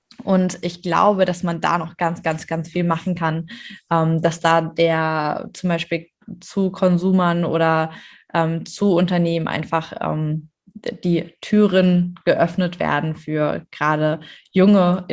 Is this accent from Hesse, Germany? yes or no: yes; Hesse, Germany; Wir kommen ja auch aus dem Raum Hessen.